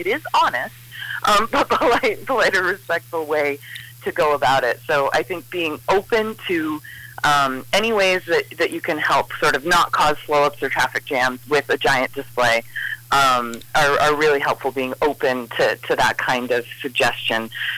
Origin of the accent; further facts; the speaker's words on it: Vermont, United States; I know last year, especially when we were dealing with tightened restrictions here in my home state of Vermont